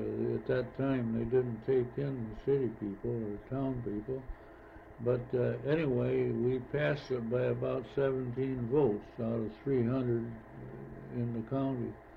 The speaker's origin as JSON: {"language": "English", "town": "Ogilvy", "region": "Maine", "country": "United States", "tie": "born or raised there", "said": "at that time we had a very active grange at Ogilvy, my hometown, and I discussed it with the grange"}